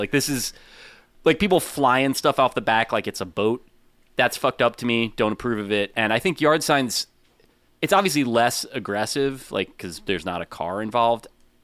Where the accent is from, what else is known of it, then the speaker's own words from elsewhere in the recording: New Jersey, United States; I remember growing up in New Jersey, seeing signs put up on the side of the highway